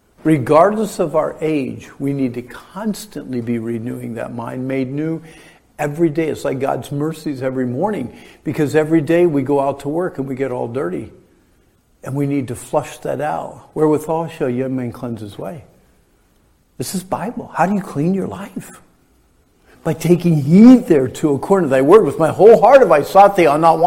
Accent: Pennsylvania, United States; Now, I grew up in Pennsylvania, okay. Pennsylvania is called deer country.

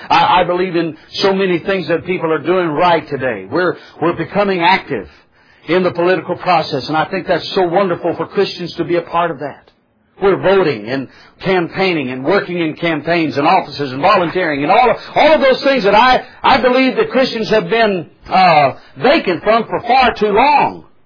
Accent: United States; That's so against everything that I've been taught and everything that I've experienced as an American.

